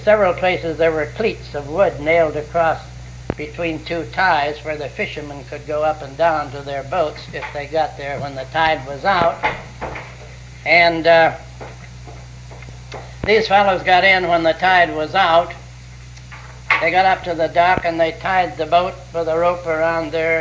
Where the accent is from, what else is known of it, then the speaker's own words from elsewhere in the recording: Snohomish, Washington, United States; born there; I was born in Snohomish, Washington, which was brought out at the monument yesterday, in which I was trying to conceal.